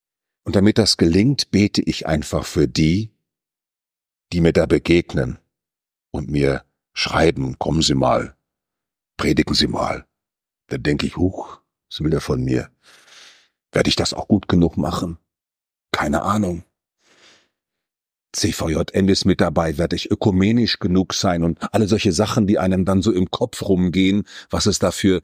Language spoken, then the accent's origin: German; North Rhine-Westphalia, Germany; Ich komme aus dem Westfälischen.